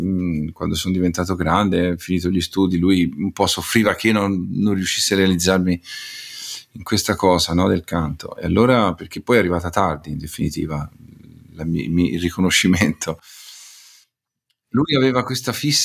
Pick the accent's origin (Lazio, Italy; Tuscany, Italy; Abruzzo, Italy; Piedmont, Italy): Tuscany, Italy; Se non fosse che sono toscano, e allora mi fanno ridere.